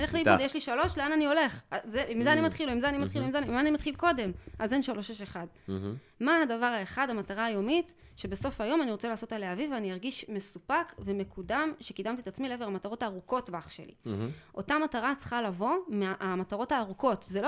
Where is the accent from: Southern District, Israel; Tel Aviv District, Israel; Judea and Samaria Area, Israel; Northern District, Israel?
Northern District, Israel; Safed; born there; נולדתי שם, משפחה שלי שם, הבן שלי שם, שני ילדים שלי שם.